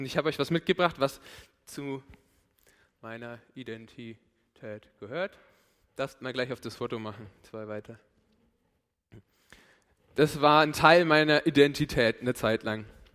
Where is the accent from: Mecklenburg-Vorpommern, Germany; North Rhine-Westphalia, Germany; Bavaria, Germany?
Bavaria, Germany; Forchheim; Ich bin 20 Jahre lang in der Emmaus-Gemeinde Forchheim, falls ich das so sage, gewesen. Bin hier aufgewachsen in Forchheim. Meine Eltern sind seit 2006 hier in der Gemeinde.